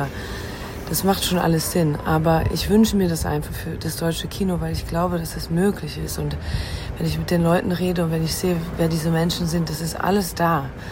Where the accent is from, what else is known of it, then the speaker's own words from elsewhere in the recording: Luxembourg; German is a second language; Oder sogar, als ich aus Luxemburg kam, war mein Akzent im Deutschen auch nicht gut genug.